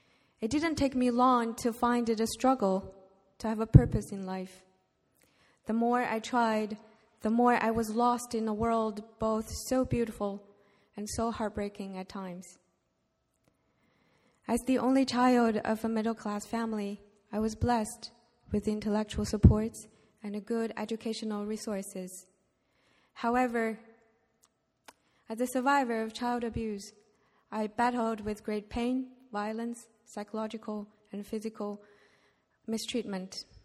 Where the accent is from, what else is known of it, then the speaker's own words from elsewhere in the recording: China; English is a second language; Unlike many of you, I grew up in China, an environment where religion was a taboo.